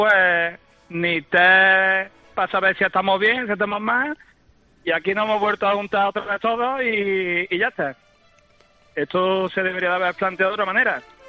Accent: Córdoba, Andalusia, Spain; Yo trabajo en Córdoba, yo soy de aquí de Córdoba

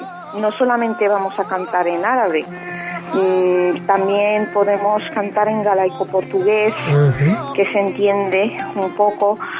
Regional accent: Tetouan, Tanger-Tetouan-Al Hoceima, Morocco; la ciudad donde nací en Tetuán, y desde pequeñita, muy pequeñita, he estado viviendo de esta cultura andalusí

